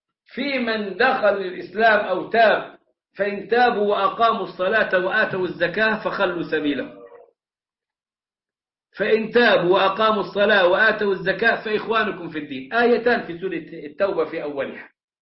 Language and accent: Arabic; Egypt; وتبقى من الواحده للثانيه في توقيت بلدنا مصر حفظها الله